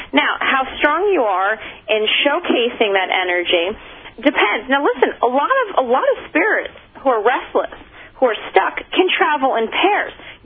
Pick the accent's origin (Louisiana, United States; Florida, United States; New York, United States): New York, United States; Actually, Dave gave me his, because, you know, I'm a New Yorker. We don't need coats, you know.